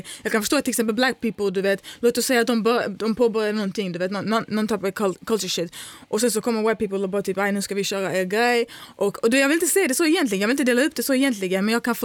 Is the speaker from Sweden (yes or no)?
no; Kosovo; jag är kosovoalban